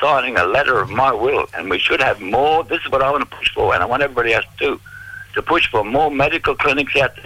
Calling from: Cairns, Queensland, Australia; I'm calling from Parramatta Park here in Cairns, brother.

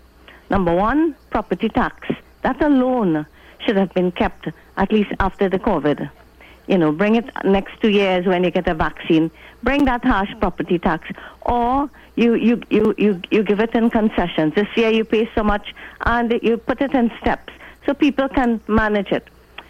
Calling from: San Fernando, Trinidad & Tobago; I'm calling from San Fernando.

